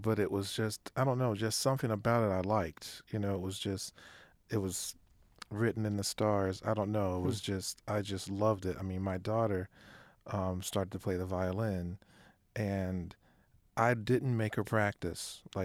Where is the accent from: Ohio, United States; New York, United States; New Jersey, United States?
Ohio, United States; Cincinnati; I grew up in Cincinnati, Ohio.